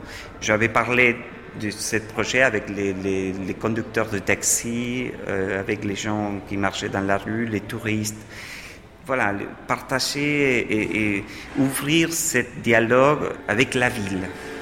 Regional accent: Buenos Aires, Argentina; moved away as an adult; also born or lived in United States / Paris; Je suis né à Buenos Aires et j'ai grandi à Buenos Aires. J'avais travaillé et j'avais fait plein d'expos à Buenos Aires. En 1997, je suis parti à l'étranger. J'ai vécu aux États-Unis. Après, j'ai passé 5 ans à Paris et je suis rentré il n'y a pas longtemps, déjà 7 ans.

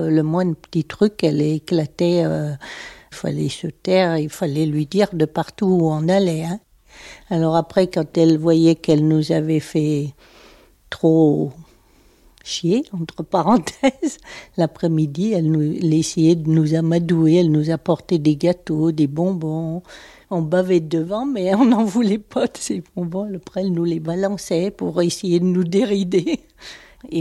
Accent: Saint-Étienne, Auvergne-Rhône-Alpes, France; born there; J'habite à Communet, je suis née à Saint-Étienne.

